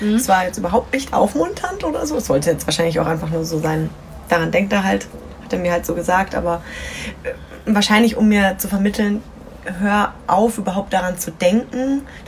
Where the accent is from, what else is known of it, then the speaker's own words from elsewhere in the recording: Nuremberg, Bavaria, Germany; Meine ich aus Nürnberg.